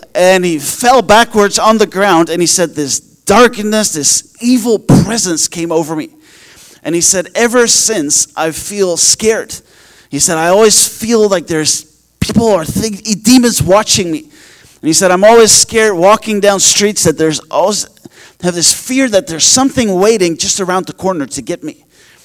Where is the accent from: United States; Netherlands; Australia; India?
Netherlands; growing up in the Netherlands